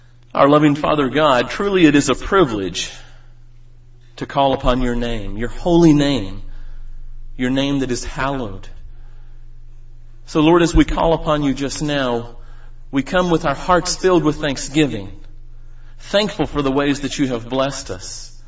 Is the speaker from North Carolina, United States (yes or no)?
yes; North Carolina, United States; some of you may detect that I have an accent. For those of you that are visitors, I am from North Carolina, my family and I. And while I was growing up in rural North Carolina, my family moved around quite a bit.